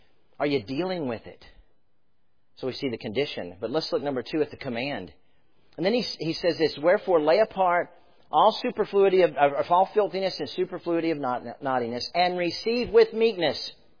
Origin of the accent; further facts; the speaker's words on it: Florida, United States; I grew up in South Florida. I said this morning, one of the things about South Florida is the dirt in South Florida is so rich that it actually will burn.